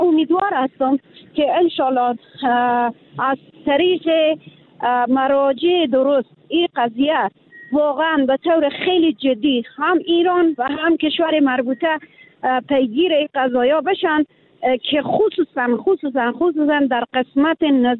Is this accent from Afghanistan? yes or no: yes; Afghanistan; now in Iran; به عنوان یک افغان